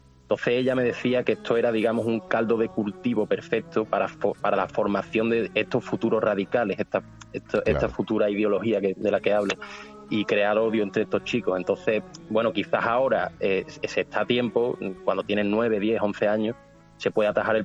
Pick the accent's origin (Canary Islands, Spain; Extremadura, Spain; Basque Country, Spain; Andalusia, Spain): Andalusia, Spain; Seville; Yo soy de Sevilla.